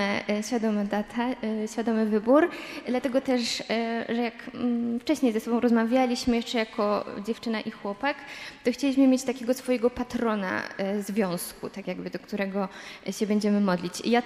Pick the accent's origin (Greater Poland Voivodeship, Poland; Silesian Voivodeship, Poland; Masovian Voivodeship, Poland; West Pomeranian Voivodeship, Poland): Silesian Voivodeship, Poland; Częstochowa; born there; bo ja tak naprawdę się urodziłam w Częstochowie, więc nie jestem taką góralką z krwi i kości.